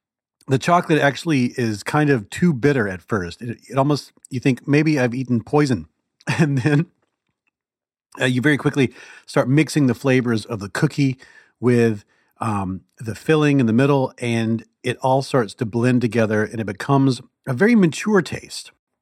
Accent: Quebec City, Quebec, Canada; like once at the Ferry Building Market in San Francisco or in my hometown, Quebec City

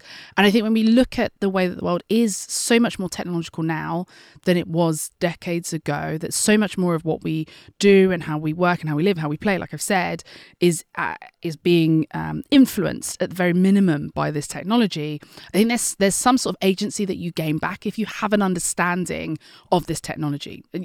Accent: London, United Kingdom; I grew up in East London. I'm a very proud East Londoner, coming to you actually as we record from East London

